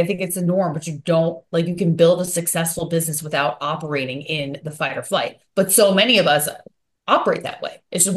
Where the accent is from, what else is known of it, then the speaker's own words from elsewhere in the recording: New York, United States; But so I'm from New York, so I get that.